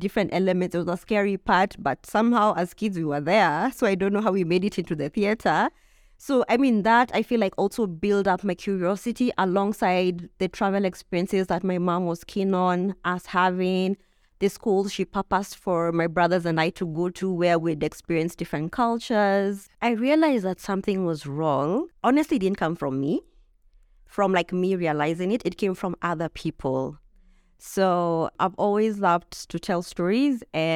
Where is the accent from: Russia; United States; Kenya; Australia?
Kenya; Nairobi; from Nairobi, Kenya. My parents are originally from Kitui, and I come from a tribe. Our clan is called Mbakanya, which means people who love meat.